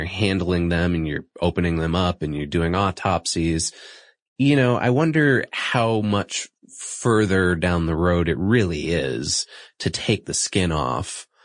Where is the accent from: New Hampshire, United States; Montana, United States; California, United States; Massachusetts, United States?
Massachusetts, United States; he was from my home state, Massachusetts